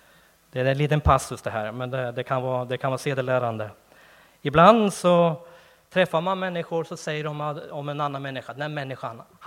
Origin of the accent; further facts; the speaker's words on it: Undrom, Västernorrland County, Sweden; Han var från Motala och jag var från Undrom.